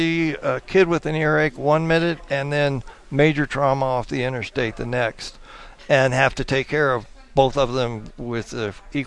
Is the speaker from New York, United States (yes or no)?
no; Albuquerque, New Mexico, United States; Yes, I'm born and raised in Albuquerque.